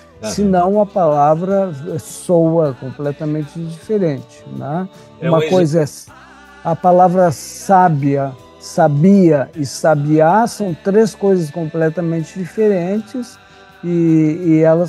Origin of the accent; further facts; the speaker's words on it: Pelotas, Rio Grande do Sul, Brazil; moved away as an adult; also born or lived in Porto Alegre / Rio de Janeiro; Quando a gente foi para Porto Alegre, saímos de Pelotas, fomos para Porto Alegre fazer faculdade de engenharia.